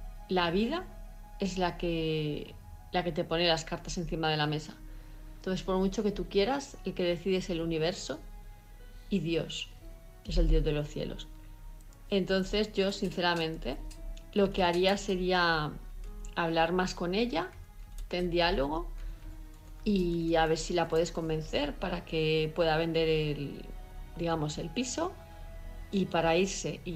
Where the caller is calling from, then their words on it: Palma, Balearic Islands, Spain; de Palma de Mallorca